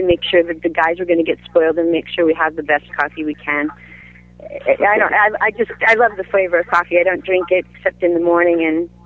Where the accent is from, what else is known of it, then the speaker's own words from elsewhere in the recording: Seattle, Washington, United States; you know, I'm from Seattle, so, you know, Seattle's best coffee and Starbucks and all that stuff. So, of course, I'm spoiled.